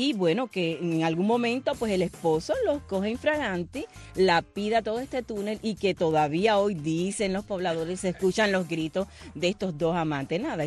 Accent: Holguín, Cuba; Me voy para Holguín, me voy para Holguín.

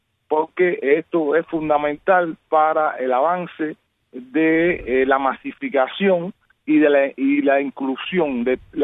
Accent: Cuba; de los que provenimos de Cuba

